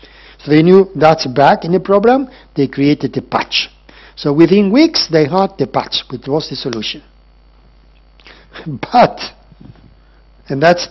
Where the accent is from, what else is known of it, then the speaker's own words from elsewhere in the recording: Spain; I come from Spain, and the reports were very unreliable